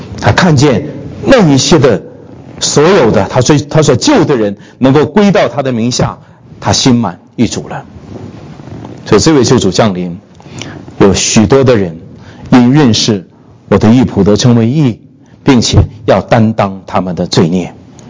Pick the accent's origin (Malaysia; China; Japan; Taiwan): China; 包括今天我们中国人，极多的中国人都有机会认识耶稣，有机会得救。